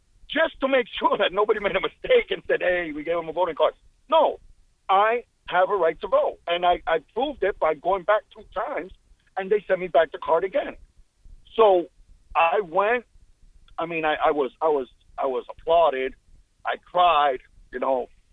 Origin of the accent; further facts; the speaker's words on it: United States; I love being an American. I'm Cuban-American, and I love this country, and I love the whole process of voting.